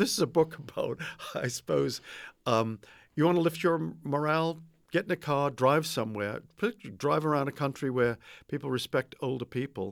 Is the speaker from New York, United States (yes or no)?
no; Medford, Massachusetts, United States; born there; I was raised to be very respectful of older people. I was born in Medford, Massachusetts, and the idea of calling an older person by their first name was just unthinkable.